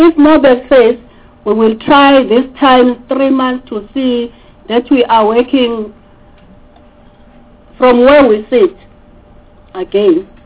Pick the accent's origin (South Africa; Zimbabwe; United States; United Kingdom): South Africa; KwaZulu-Natal; I come from KwaZulu-Natal.